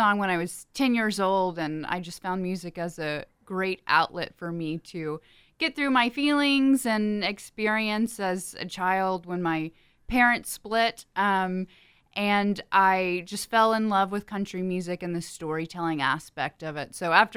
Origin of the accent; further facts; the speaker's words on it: Knoxville, Tennessee, United States; Yeah, so I grew up in Knoxville